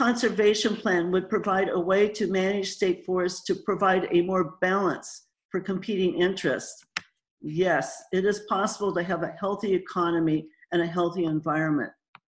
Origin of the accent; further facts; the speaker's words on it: Oregon, United States; now in Rockaway Beach, United States; I live in Rockaway Beach. I grew up in Coos County during the 50s and 60s, where my father worked at Weyerhaeuser as a lumber grader.